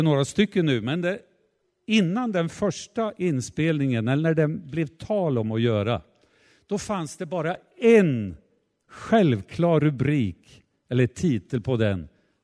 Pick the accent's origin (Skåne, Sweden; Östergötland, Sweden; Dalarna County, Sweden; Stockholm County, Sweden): Östergötland, Sweden; Ödeshög; Ödeshög. Där har jag vuxit upp.